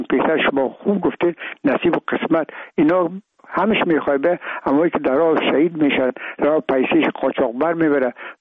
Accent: Afghanistan; و میگم ما افغان هستیم

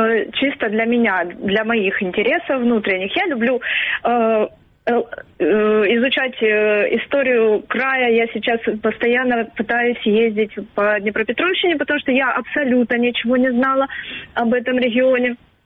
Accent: Donetsk Oblast, Ukraine; хоть я и родом из Донецкой области, но в Солидаре и окрестностях я не была никогда

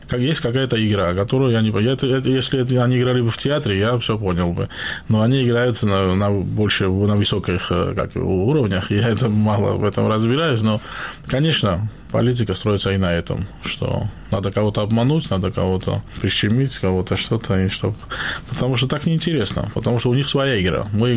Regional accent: Georgia; мы больше грузины, которые здесь живут

